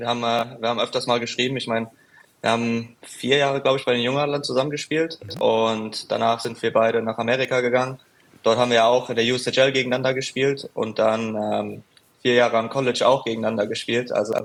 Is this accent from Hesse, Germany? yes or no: yes; Frankfurt, Hesse, Germany; Frankfurt ist ja meine Heimat. Ich bin ja von dort